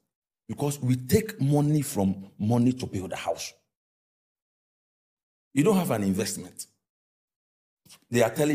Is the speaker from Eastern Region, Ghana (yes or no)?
yes; Oda, Eastern Region, Ghana; if I go to my hometown, say now, how much is one bag of cement? The person who is in Accra, who is in the city, is buying it, and the person who is in Oda, they are buying the cement the same